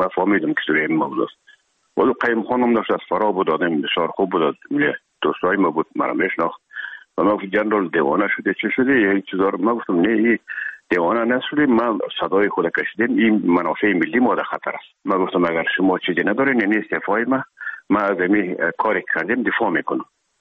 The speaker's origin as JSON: {"language": "Persian", "region": "Herat", "country": "Afghanistan", "said": "خودمان از هرات که آمدیم به اکادمی نظامی"}